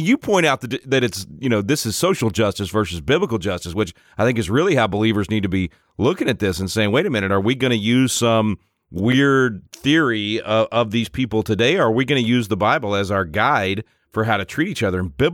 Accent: Texas, United States; As a Texan, I wish I could erase that.

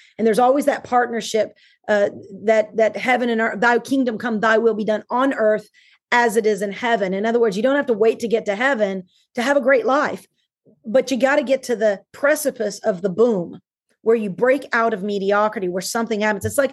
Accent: Dallas, Texas, United States; I'm from South Oak Cliff in Texas. And so that's the hood and probably not the safest place to live.

